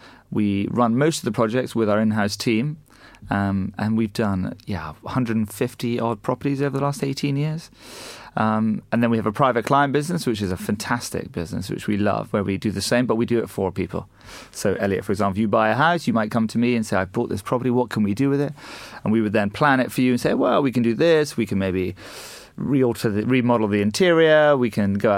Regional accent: Scotland, United Kingdom; also born or lived in United States / Asia; We grew up in Scotland originally, which you and I discussed earlier. Then we spent some time in the US and then a little bit of time in Asia.

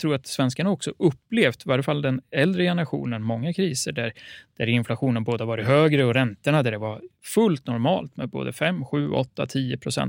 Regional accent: Sweden; så har ju svenskarna, även om vi är högt belånade, ett av världens högst belånade folk

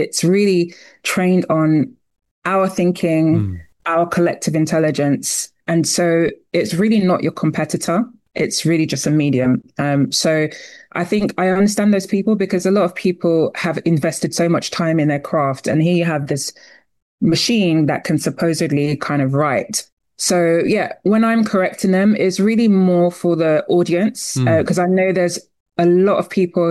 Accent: Nigeria; I come from Nigeria

